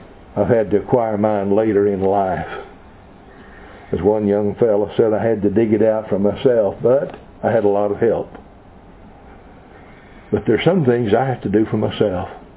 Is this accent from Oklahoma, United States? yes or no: yes; Oklahoma, United States; When I was a youngster growing up in Oklahoma, we didn't have the problems they have now.